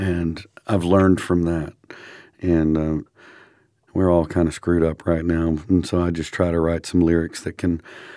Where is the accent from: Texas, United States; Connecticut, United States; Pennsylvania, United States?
Texas, United States; I grew up in East Texas.